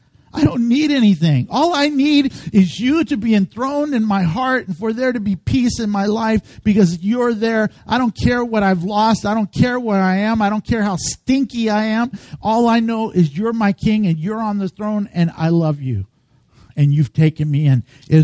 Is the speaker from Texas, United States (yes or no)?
yes; Texas, United States; If I can use a Texas analogy, you know I'm from Texas, a Texas analogy.